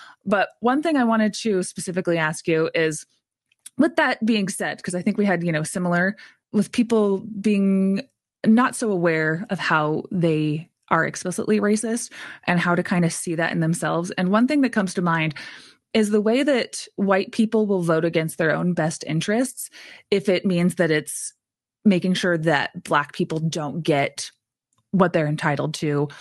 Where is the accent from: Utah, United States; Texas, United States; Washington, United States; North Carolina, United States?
Utah, United States; Provo; And being Mormon and growing up in Provo, Utah, I was not surrounded personally by a lot of people of different faiths